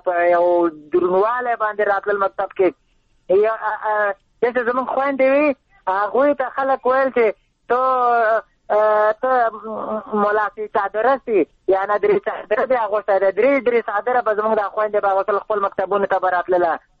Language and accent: Pashto; Afghanistan; موږ افغانان یو ډېر درانه خلک سو